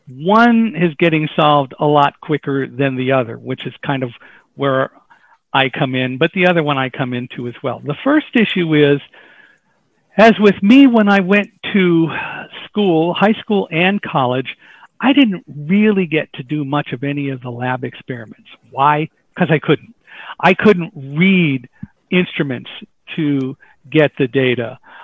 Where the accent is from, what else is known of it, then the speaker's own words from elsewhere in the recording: Chicago, Illinois, United States; born there; I was born in Chicago, so I still consider it one of my favorite places.